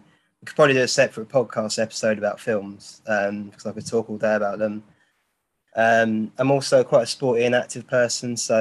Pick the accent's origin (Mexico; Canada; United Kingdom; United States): United Kingdom; Watford, East of England; I'm 31 years old. So I was born in Watford as well. And I lived here most of my life, apart from when I lived at university and when I did a ski season. I'm currently living in a flat with my girlfriends.